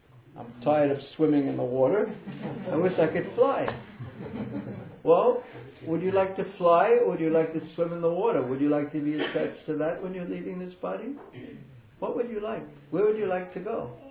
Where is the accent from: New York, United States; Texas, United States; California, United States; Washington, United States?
New York, United States; Because I grew up in New York, just by the ocean.